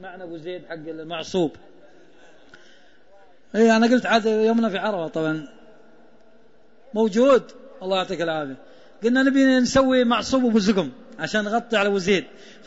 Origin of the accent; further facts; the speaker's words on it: Taif, Makkah Province, Saudi Arabia; also born or lived in Riyadh; أنا من مواليد الحوية الطائف، ورحنا الرياض